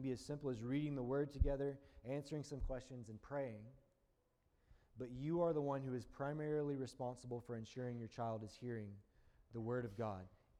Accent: Deep South, United States; It's a long-standing pattern where I'm from the Deep South, like good old America, whatever.

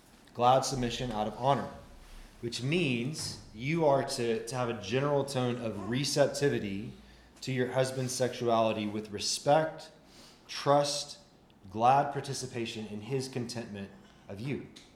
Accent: the South, United States; but I grew up hunting in the South, and you'd put a stand in a tree and you'd sit there for hours and hope that a deer walks under.

